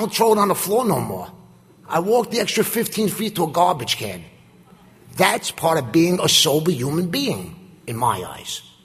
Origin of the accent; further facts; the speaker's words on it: Brooklyn, New York, United States; I grew up in Brooklyn. Place called Canarsie. I live in Park Slope now. I grew up in Canarsie. I was like that red-headed Jewish stepchild in a predominantly Italian neighborhood at the time.